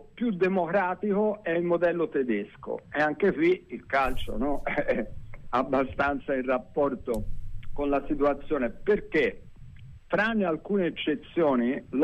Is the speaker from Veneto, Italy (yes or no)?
no; Florence, Tuscany, Italy; io sono un fiorentino inguaribile